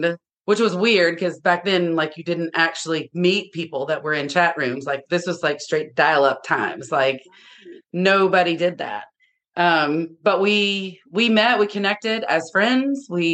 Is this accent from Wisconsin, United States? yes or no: no; Georgia, United States; fast forward 3 kids, 4 states later, ended up back in my home state of Georgia.